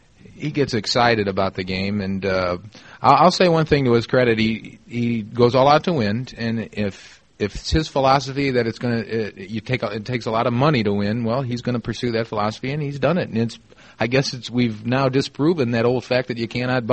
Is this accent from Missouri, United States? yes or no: yes; St. Louis, Missouri, United States; I grew up in St. Louis, and they have like a local program.